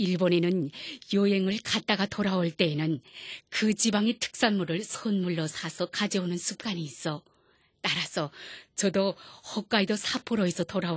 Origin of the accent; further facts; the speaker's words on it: North Korea; 제가 북조선 출신자라는 것을 알고